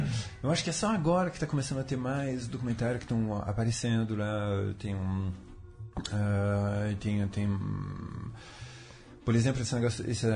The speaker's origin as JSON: {"language": "Portuguese", "country": "Brazil", "said": "Eu, como me sinto muito ligado ao Brasil, que sou brasileiro, tô seguindo esse negócio."}